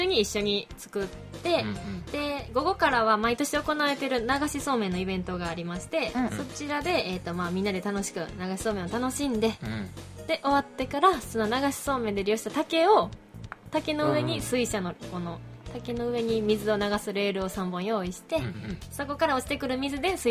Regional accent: Iba, Shiga, Japan; moved away as an adult; 私たちは2件とも結婚後伊庭の外に出ているのですが、伊庭で生まれ育ち会場となったお寺では慣れ親しんだ場所のため

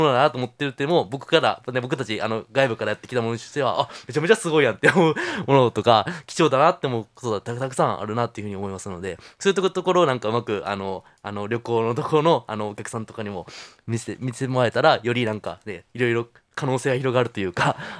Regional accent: Osaka, Japan; 僕はあのもともと大阪の都会出身なんで

